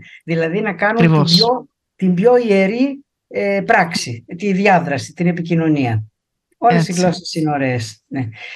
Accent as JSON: {"language": "Greek", "town": "Zakynthos", "region": "Ionian Islands", "country": "Greece", "said": "Ενώ τα ιταλικά ήταν η τρίτη γλώσσα που έμαθα, είμαι Ζακυνθινή, είχα μάθει αγγλικά, γαλλικά"}